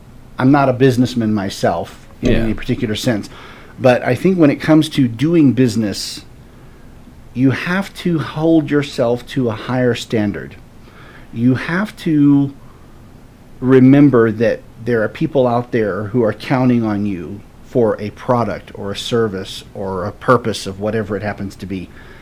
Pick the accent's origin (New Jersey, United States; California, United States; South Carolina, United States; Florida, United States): Florida, United States; now in Utah, United States; Well, I have lived in Utah for the better part of 30 years.